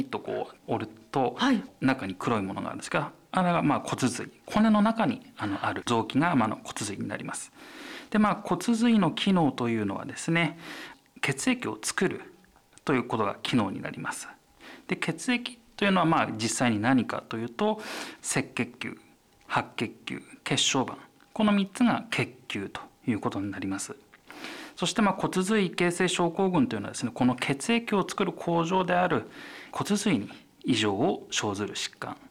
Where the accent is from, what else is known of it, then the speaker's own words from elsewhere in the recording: Saitama, Japan; now in Iwate, Japan; 埼玉県になります。